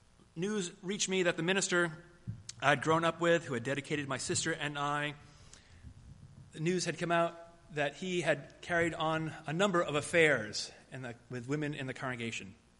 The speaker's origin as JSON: {"language": "English", "town": "New Bedford", "region": "Massachusetts", "country": "United States", "tie": "born or raised there", "also_born_or_lived": "Fairhaven, Massachusetts", "said": "Now, I grew up down in New Bedford and in Fairhaven, and most people there were Roman Catholic."}